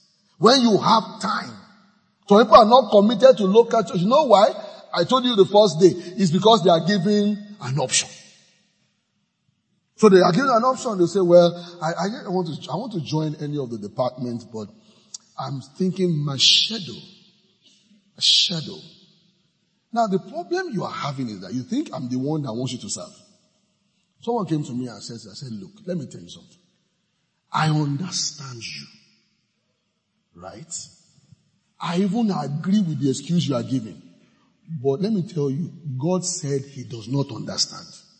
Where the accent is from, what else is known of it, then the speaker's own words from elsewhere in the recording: Nigeria; As a Nigerian, this is what I feel.